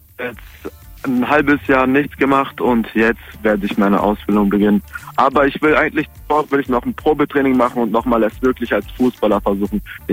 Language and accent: German; Germany; born there; Ich bin in Deutschland geboren.